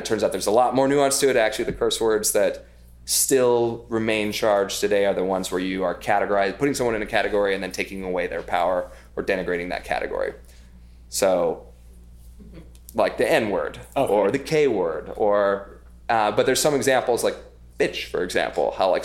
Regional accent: Idaho, United States; now in New York, United States; I grew up in Idaho. We couldn't say any of the kinds of words that I say now every three sentences in New York.

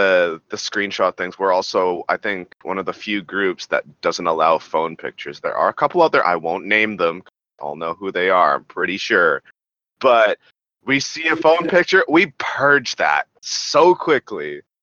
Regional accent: Canada; Me being a Canadian, I'm just like, huh? Okay, well, my day's on the first.

